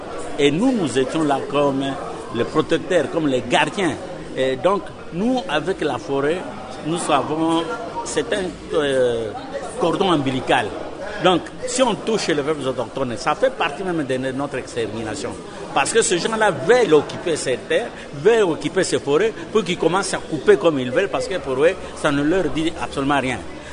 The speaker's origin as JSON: {"language": "French", "country": "DR Congo", "said": "Nous, on n'attaque pas les causes chez nous, en RDC."}